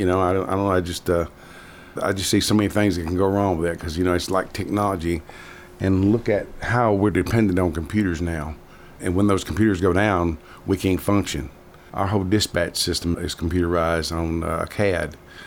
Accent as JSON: {"language": "English", "town": "Murfreesboro", "region": "Tennessee", "country": "United States", "tie": "born or raised there", "said": "And back when I was growing up in Murfreesboro, I knew where every high school was, every road was, every business was"}